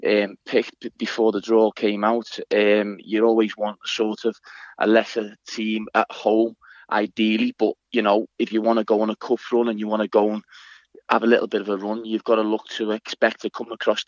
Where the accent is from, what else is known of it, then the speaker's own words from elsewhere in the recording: Liverpool, North West England, United Kingdom; I'm from Liverpool myself.